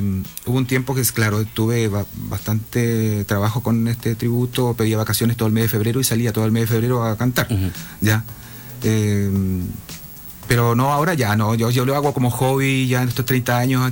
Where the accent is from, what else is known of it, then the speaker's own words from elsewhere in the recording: southern Chile, Chile; del sur de Chile, sí, me quedé como bautizado, de acá del sur de Chile no hay nada.